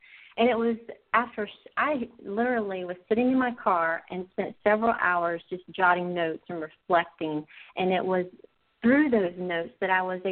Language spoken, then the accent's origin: English; North Carolina, United States; I was raised in North Carolina, and I joined the military in 1996.